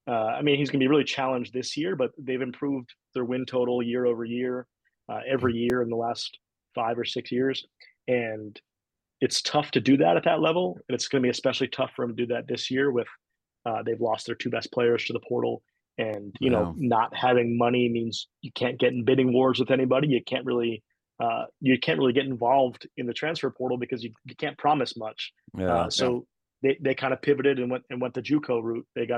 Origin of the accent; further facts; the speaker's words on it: Pennsylvania, United States; now in Chester County, United States; I mean, I grew up lived in Delco until I was 12, and then we moved to Chester County. So I've been here my whole life.